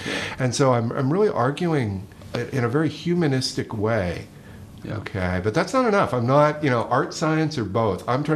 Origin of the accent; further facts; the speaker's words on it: Seattle, Washington, United States; stories using Seattle, my hometown, as a foil, because Seattle's the fastest growing city in the United